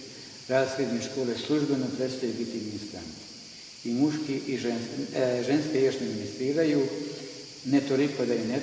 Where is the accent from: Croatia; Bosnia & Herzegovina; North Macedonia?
Bosnia & Herzegovina; Herzegovina; Kod nas u Hercegovini